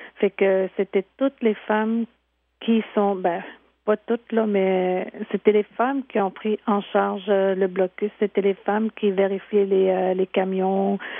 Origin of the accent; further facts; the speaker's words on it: Uashat-Maliotenam, Quebec, Canada; je viens de la communauté de Ouachat-Mac, Mani-Outenam.